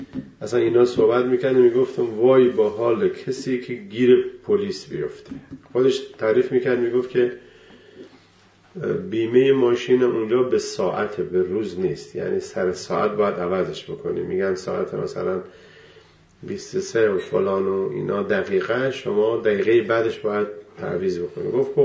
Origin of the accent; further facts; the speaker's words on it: Iran; گفتم والا اینقدرش ما ایرانی هستیم و من درسم تموم شده، میخوایم بریم و به این خاطره